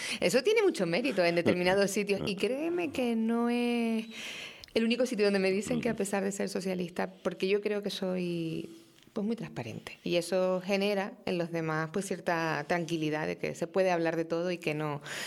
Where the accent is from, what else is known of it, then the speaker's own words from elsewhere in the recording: Canary Islands, Spain; yo soy muy canaria